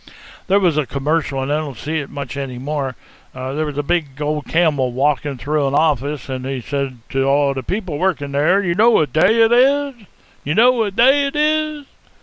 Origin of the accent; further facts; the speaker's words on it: Pennsylvania, United States; I'm from Pennsylvania originally